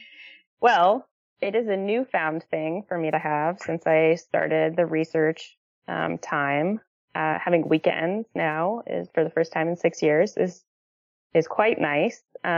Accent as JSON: {"language": "English", "region": "California", "country": "United States", "tie": "born or raised there", "said": "I grew up in Southern California. I ventured up north for college and then stayed up north"}